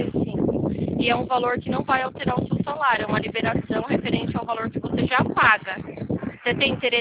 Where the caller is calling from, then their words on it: São Paulo, Brazil; Eu estou falando aqui de São Paulo